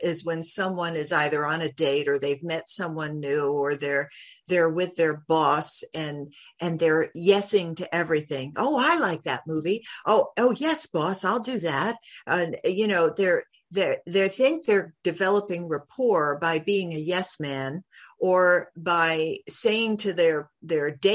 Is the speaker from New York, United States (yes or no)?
yes; New York, United States; now in Sarasota, United States; I'm a New Yorker through and through, mm-hmm. born and raised, but I moved down to Sarasota, Florida